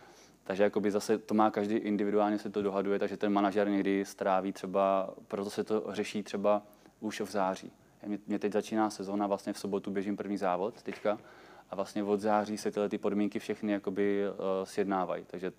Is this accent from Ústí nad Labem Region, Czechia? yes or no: no; Vysočina Region, Czechia; tam u nás na Vysočině